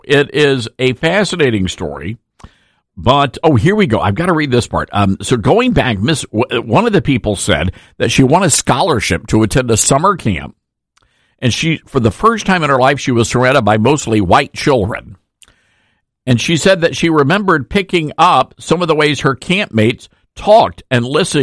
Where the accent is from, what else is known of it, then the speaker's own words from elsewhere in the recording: the South, United States; accent: southern; And long story short, I did not do that and ended up getting a job at a much larger broadcast market in California. And they love my southern accent.